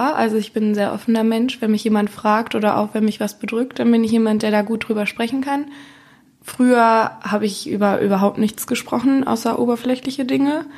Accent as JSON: {"language": "German", "town": "Düsseldorf", "region": "North Rhine-Westphalia", "country": "Germany", "tie": "born there", "lives_now": "Wuppertal, Germany", "said": "ich bin 23 und ich komme gebürtig aus Düsseldorf, aber wohne und studiere in Wuppertal."}